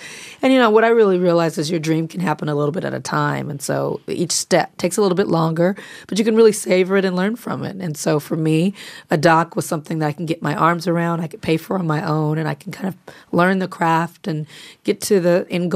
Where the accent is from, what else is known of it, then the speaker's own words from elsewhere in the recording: Los Angeles, California, United States; because I'm from South Central L.A., Compton area.